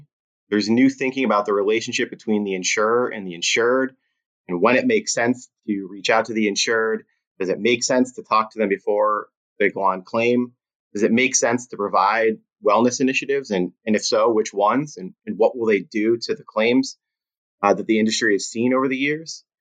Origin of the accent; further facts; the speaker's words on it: Pennsylvania, United States; particularly in my home state of Pennsylvania.